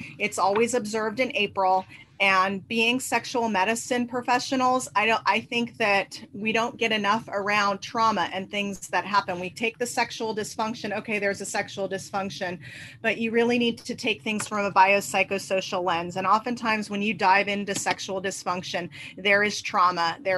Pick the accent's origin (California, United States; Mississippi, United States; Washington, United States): California, United States; Los Angeles; I know her mom because we grew up together in Los Angeles